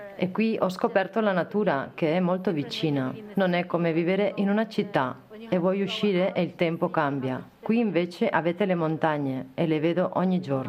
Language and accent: Italian; Poland; also born or lived in Ireland; now in Lugano, Switzerland; arrivata qui dall'Irlanda, dove ci ho vissuto per un po', e il clima era perfetto. Vengo dalla Polonia